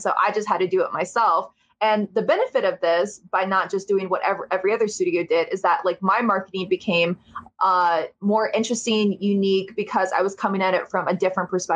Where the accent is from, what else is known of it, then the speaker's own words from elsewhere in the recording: Ohio, United States; So I'm from Ohio, which is kind of like, I talk to other people in other countries and I feel a kinship to them, because when you're not on the West Coast